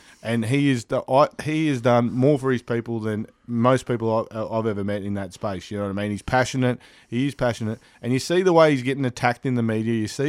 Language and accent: English; Australia; I'm born and raised in Australia.